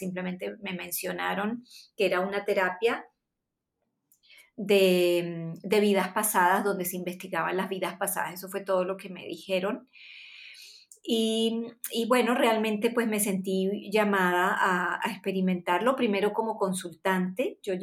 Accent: Venezuela; now in Santiago, Chile; me tocó vivir fuera de mi país desde que era una niña y pasé muchos años en Venezuela

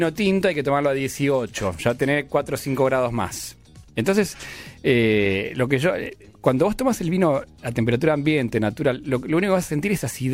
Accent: Buenos Aires, Argentina; el jugo nefasto que yo tomaba cuando era chico en Flores, en la plaza, con los muchachos

